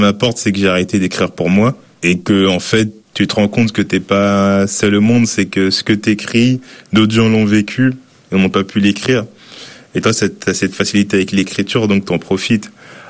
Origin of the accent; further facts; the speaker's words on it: Épinay-sur-Seine, Île-de-France, France; je viens d'Épinay, sur Seine.